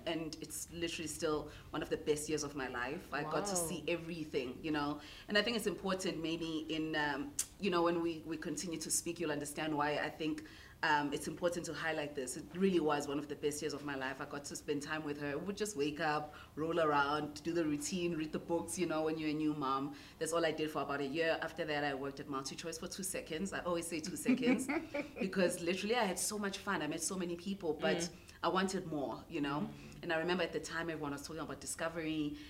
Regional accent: Newcastle, KwaZulu-Natal, South Africa; I'm a girl from Newcastle, Ematadeni. I grew up there and I'm an entrepreneur and I'm a mom to two amazing kids.

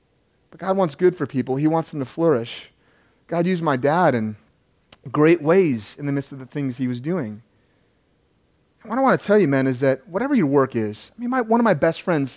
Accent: Inglewood, California, United States; postmaster at the post office in Inglewood, California, where I was born. Yeah, you don't know me. I'm from Inglewood, man.

